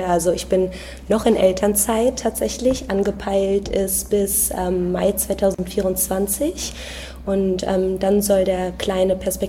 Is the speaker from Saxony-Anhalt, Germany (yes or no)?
no; Berlin, Germany; ich bin 30 Jahre alt und ich lebe in Berlin. Tatsächlich bin ich auch in Berlin geboren und ich habe hier auch schon immer gelebt. Allerdings meine Eltern, die kommen ursprünglich aus Polen, aus Breslau sind sie hergekommen